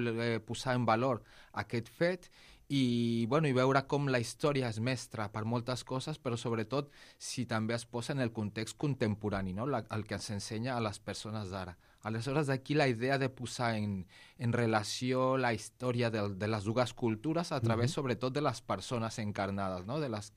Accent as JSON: {"language": "Catalan", "country": "Mexico", "moved": "yes", "lives_now": "Spain", "said": "Jo mateix, jo vinc de Mèxic, vaig néixer allà i vaig arribar aquí l'any 96 i al monestir l'any 97."}